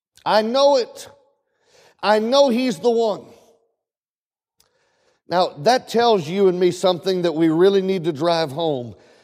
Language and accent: English; Illinois, United States; I come from Illinois.